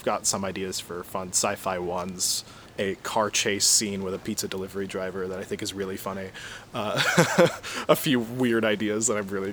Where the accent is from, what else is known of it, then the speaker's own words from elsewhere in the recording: Marysville, Kansas, United States; now in Chicago, United States; I'm from Marysville, Kansas. It's not very far from Onega, where we're filming right now. Yeah, I've pretty much lived in this area my entire life up until I moved to Chicago eventually.